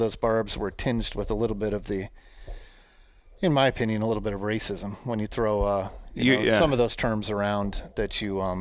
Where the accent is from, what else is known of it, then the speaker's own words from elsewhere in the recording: Ames, Iowa, United States; and I grew up in Ames